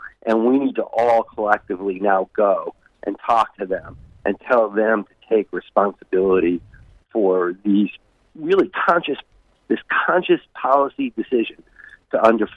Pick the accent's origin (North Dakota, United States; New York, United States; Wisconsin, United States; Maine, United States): New York, United States; although I grew up in New York. I went to a city university school.